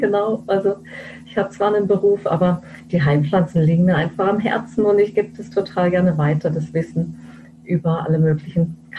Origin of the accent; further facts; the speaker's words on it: Lörrach, Baden-Württemberg, Germany; also born or lived in Tromsø; Also ich bin aufgewachsen in Lörrach